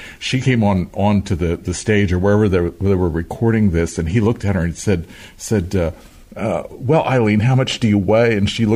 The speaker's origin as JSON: {"language": "English", "region": "West Virginia", "country": "United States", "said": "Well, I come from West Virginia, which is sort of the boondocks, and there was a fair amount of classical music there"}